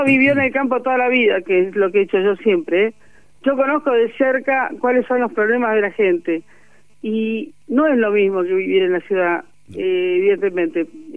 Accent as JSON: {"language": "Spanish", "region": "Buenos Aires Province", "country": "Argentina", "said": "somos ciudadanos argentinos ante todo, pero de la provincia de Buenos Aires"}